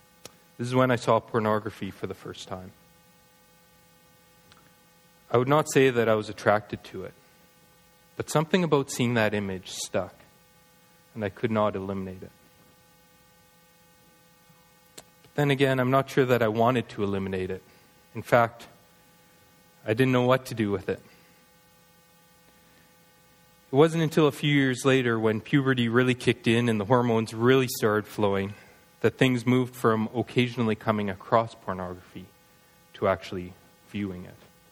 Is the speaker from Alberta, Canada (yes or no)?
yes; Edmonton, Alberta, Canada; born there; And I was born on April 15th, 1979 in Edmonton, Alberta. I was born into a family who loves Jesus. I grew up in a wonderful middle-class home